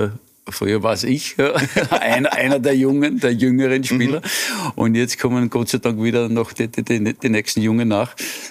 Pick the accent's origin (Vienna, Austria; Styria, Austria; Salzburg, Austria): Vienna, Austria; ich bin halt im Prater aufgewachsen